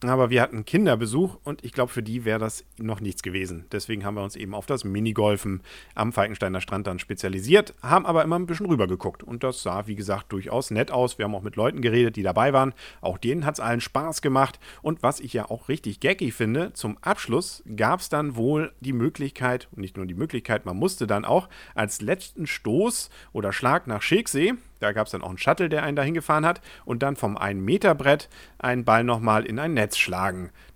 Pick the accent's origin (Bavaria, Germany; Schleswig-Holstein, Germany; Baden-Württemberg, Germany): Schleswig-Holstein, Germany; Kiel; sondern selbst als Kieler konnte man davon ja dann ein Lied singen bzw. das Ganze hautnah miterleben.